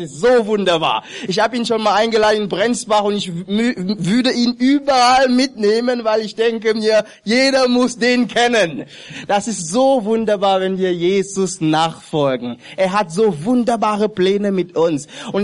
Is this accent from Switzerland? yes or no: no; Cameroon; German is a second language; Aber er kommt ja aus Kamerun, wir kommen alle aus Kamerun.